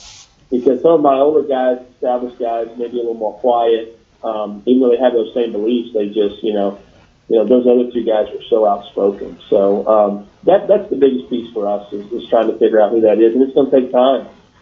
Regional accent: Bloomington, United States; Even though I was from Bloomington, he was down the road there, you know.

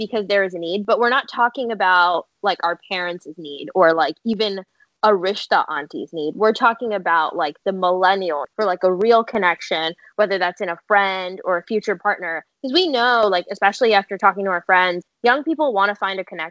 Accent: Houston, Texas, United States; by our enterprise. I am from Houston

